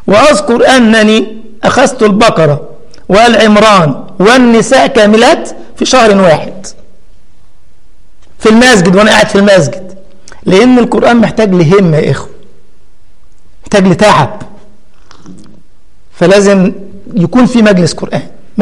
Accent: Egypt; بنسميه احنا عندنا في مصر يقول لك بينبط على فلان

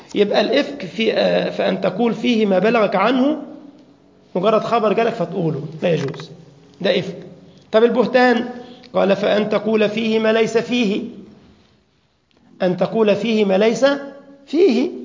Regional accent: Egypt; والمثل عندنا في مصر اللي على رأسه بطحة بيحسس عليه بس وخلاص.

